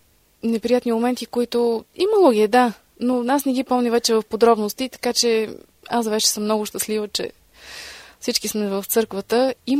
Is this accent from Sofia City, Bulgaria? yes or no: yes; Sofia, Sofia City, Bulgaria; born there; тогава живеех в София, аз съм родена в София